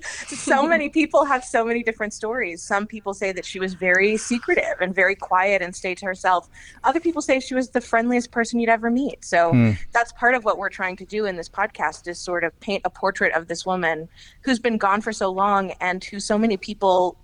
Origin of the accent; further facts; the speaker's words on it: Texas, United States; Well, actually, I'm born and raised in Texas, been here my whole life